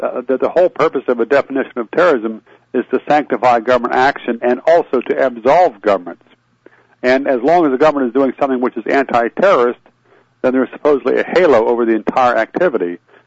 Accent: Virginia, United States; I was raised in the Shenandoah Valley, in an area that was famous for the fighters of John S. Mosby during the Civil War.

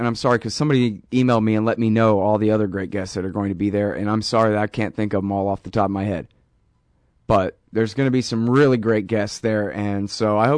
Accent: Texas, United States; I'm from Texas, man.

